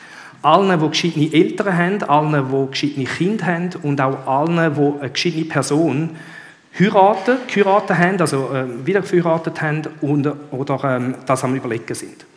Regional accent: Switzerland; ein wichtiges Thema auch bei uns, Sterbehilfe in der Schweiz.

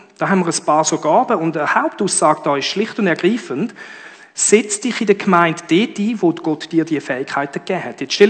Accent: Djibouti; Ich bin in Afrika aufgewachsen

